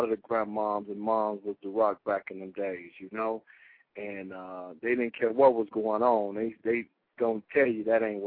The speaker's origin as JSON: {"language": "English", "town": "Detroit", "region": "Michigan", "country": "United States", "tie": "born or raised there", "said": "And coming up from the city, you know, I was raised and born on the East Side too. I'm an East Side boy."}